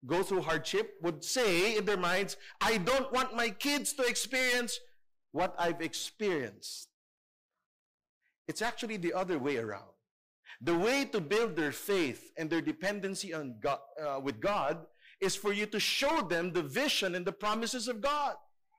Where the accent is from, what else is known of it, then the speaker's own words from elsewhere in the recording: Manila, Metro Manila, Philippines; We grew up in Divisoria. Our parents showed us how to make money. That's just part of Asian culture.